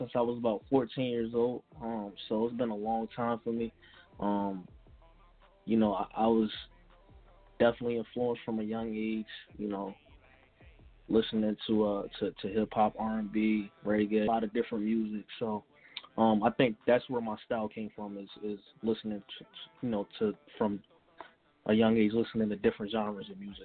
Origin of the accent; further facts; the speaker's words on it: New Jersey, United States; I'm from New Jersey, so There's a lot of people that make music and are hip hop lovers